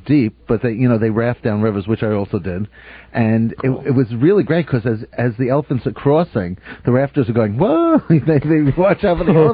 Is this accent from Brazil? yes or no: no; Canada; I think I'm going to go through Vietnam going, I'm Canadian.